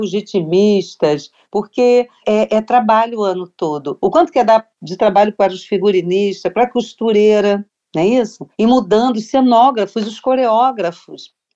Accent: Rio de Janeiro, Brazil; born there; nasci no Morro da Mangueira, sempre desfilei

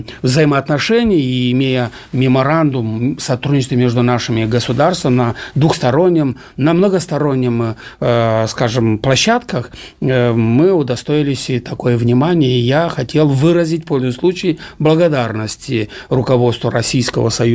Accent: Moldova; мы, уезжая отсюда, будем стараться и у нас на родине, в Молдове

